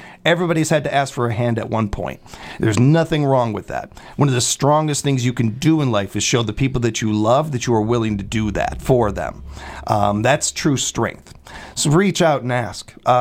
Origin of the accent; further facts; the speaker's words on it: Midwest, United States; It's one of the most beautiful things about being a Midwesterner.